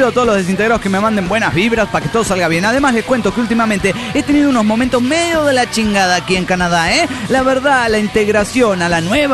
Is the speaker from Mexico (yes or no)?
yes; Ensenada, Baja California, Mexico; soy el homie de Ensenada Baja Califas.